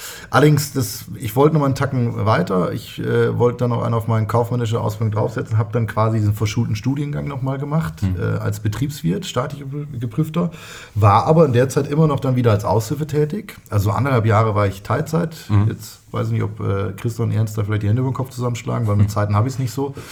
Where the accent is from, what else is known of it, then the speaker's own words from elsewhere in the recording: Fulda, Hesse, Germany; Ich bin gebürtiger Fulda, der einzige aus meiner Familie in Anführungsstrichen.